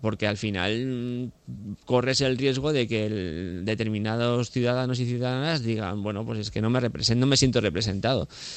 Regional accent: La Rioja, Spain; Me siento español, obviamente, me siento más riojano

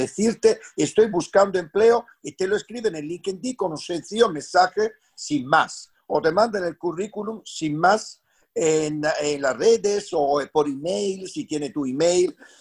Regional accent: Southern Italy, Italy; moved away; De niño era tonto para la nieve, es decir, cada vez que nevaba en mi pueblo, que es en el sur de Italia, tú imagínate, era también ahí una cosa extraordinaria

